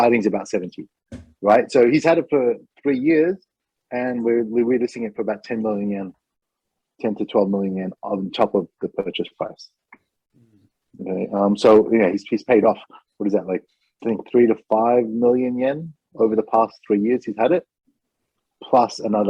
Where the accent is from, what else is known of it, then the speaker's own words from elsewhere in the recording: Australia; I mean, I'm Australian